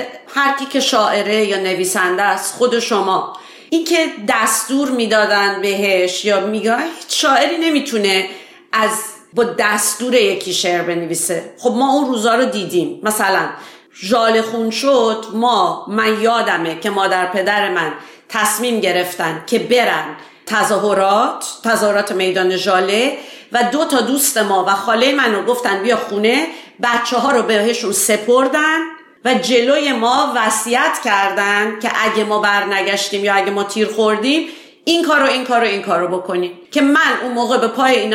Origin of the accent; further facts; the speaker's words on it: Iran; ما همه تحت تأثیر همچین جوی در ایران بزرگ شدیم.